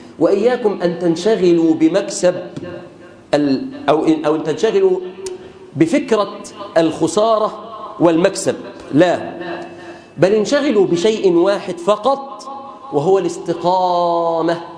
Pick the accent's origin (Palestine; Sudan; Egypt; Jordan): Egypt; اللهم احفظ به بلادنا مصر وبلاد